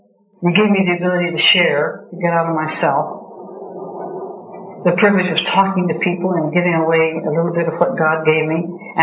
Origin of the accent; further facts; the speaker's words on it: Reno, Nevada, United States; as I grew up and married and went back to Reno, my hometown, to visit Mom and Dad